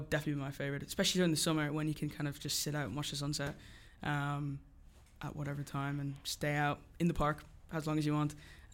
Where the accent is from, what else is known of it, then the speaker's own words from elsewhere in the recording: Dublin, Leinster, Ireland; he lives like 30 minutes from where I grew up in Dublin.